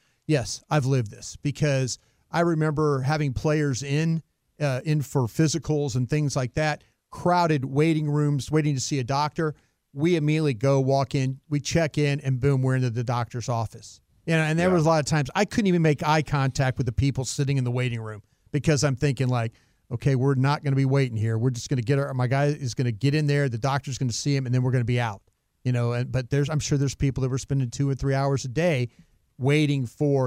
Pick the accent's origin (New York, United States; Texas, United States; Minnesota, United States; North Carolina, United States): Texas, United States; And hey, being a Texan, yes, I'm so happy that, you know, that we can get it.